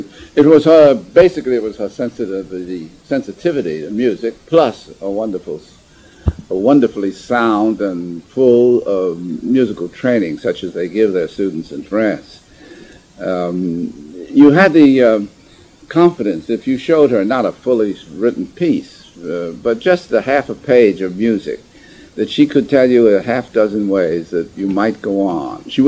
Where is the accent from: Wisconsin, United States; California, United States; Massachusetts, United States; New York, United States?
New York, United States; Brooklyn; I mean, I was a kid from Brooklyn.